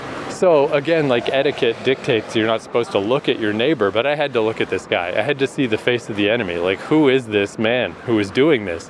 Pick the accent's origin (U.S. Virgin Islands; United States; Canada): Canada; I'm Canadian, so I mean, we invented the Hawaiian pizza.